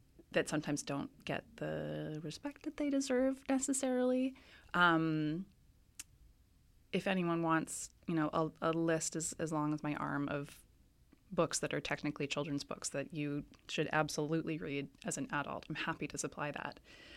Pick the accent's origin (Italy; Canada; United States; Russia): Canada; Vancouver, British Columbia; I'm from Vancouver